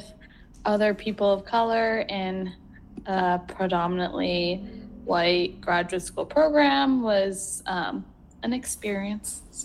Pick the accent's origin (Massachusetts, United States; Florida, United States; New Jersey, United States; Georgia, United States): New Jersey, United States; I was born and raised in New Jersey. I'm a first-generation immigrant, obsessed with my dog, Rusty, and a first-time mom.